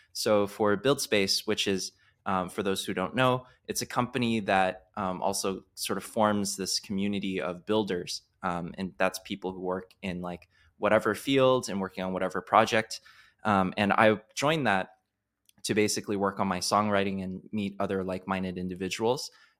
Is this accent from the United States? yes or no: no; China; Basically, I grew up in China